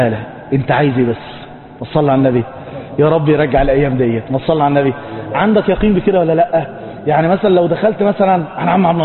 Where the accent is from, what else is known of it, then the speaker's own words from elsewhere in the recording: Cairo, Cairo Governorate, Egypt; انتم عندكم هنا الجو خاله غير عندنا في القاهره